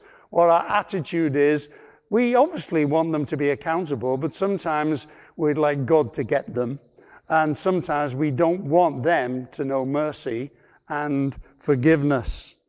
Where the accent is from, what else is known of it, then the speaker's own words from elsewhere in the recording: Liverpool, North West England, United Kingdom; born there; I was born in 1950 in Liverpool.